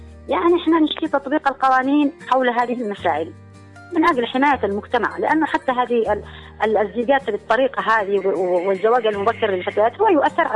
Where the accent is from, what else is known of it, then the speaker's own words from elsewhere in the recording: Yemen; والأمناء الشرعيين للأمانة في عندنا في اليمن الأمناء الشرعيين ما في